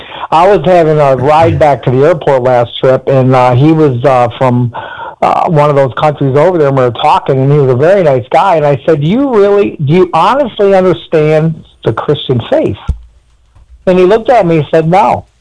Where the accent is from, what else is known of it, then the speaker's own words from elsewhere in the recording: Michigan, United States; I'm from Michigan, and the Muslim population is huge.